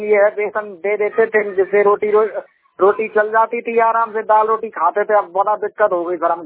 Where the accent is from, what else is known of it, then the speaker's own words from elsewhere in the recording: Nangla Bhage, Uttar Pradesh, India; नहीं sir, city के नहीं है, मतलब इटावा में एक गांव है नंगला भागे, वहाँ के रहने वाले हैं।